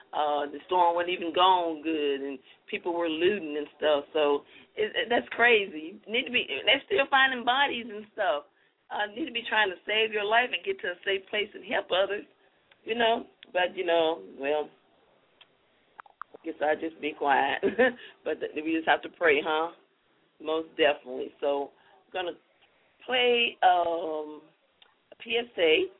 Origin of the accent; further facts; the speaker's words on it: Deep South, United States; because here in the Deep South, I've been living here, born and raised in the Deep South for 44 years now